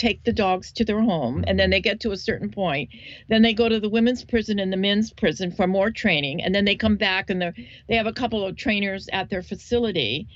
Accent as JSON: {"language": "English", "region": "Hawaii", "country": "United States", "said": "I'm originally from Hawaii, and I was working at the Hawaiian Village."}